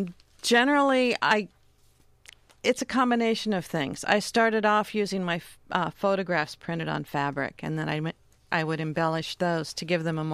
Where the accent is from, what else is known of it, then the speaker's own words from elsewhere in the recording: San Diego, California, United States; also born or lived in Memphis; now in Astoria, United States; I came up from San Diego, of all places.